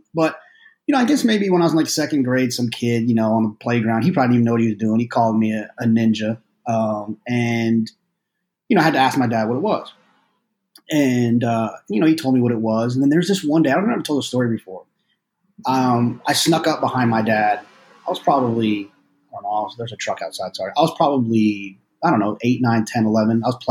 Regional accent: Texas, United States; I grew up in Texas, went to a predominantly white school

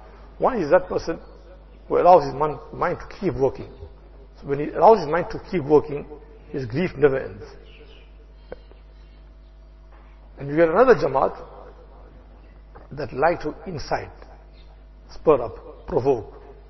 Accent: India; English is a second language; moved away; I know it's about almost 40 years, right? When I came from India.

